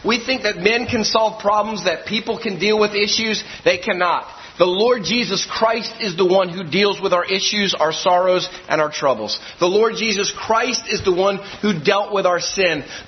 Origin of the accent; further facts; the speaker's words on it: Greensboro, North Carolina, United States; I want to tell you, I'm from Greensboro, North Carolina. Back in the early 50s, late 40s, in Greensboro, North Carolina, the gospel was abounding.